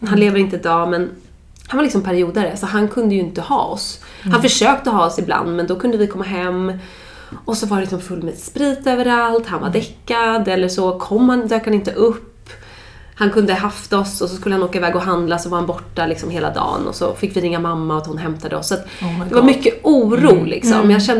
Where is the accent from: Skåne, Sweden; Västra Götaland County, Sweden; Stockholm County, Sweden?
Stockholm County, Sweden; Dalarö; jag är uppvuxen ute på Dalarö, där vi faktiskt nu bygger hus